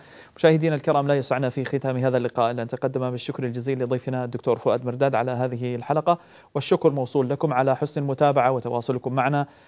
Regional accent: Morocco; من المغرب،

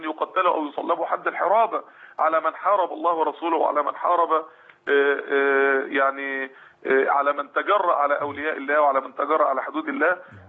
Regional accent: Egypt

